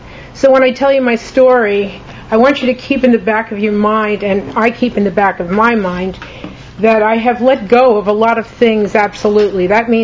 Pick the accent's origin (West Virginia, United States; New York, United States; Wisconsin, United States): New York, United States; I am one of two sisters. I was born in New York, and spent the first 12 years of my life in an apartment building.